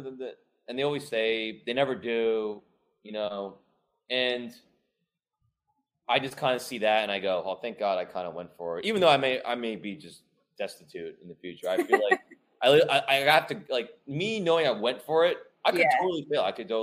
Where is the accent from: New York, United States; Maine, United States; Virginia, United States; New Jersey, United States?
New Jersey, United States; Well, I grew up in New Jersey too.